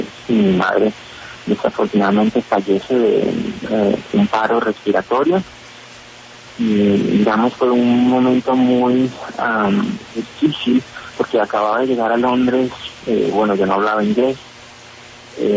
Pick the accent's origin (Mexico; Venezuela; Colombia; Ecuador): Colombia